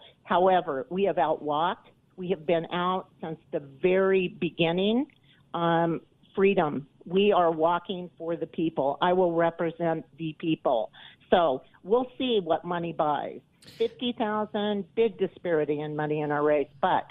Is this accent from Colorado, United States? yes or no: yes; Boulder, Colorado, United States; I'm a native, born and raised in Boulder, Colorado.